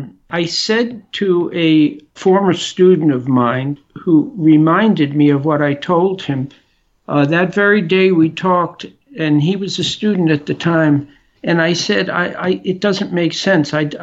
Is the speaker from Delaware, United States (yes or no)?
no; New York City, New York, United States; And I should say I grew up in New York City.